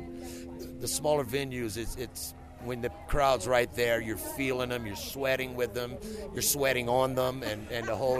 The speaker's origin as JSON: {"language": "English", "region": "Louisiana", "country": "United States", "said": "I am from Bayou Lafourche, Louisiana, which is a 2 hours south of New Orleans."}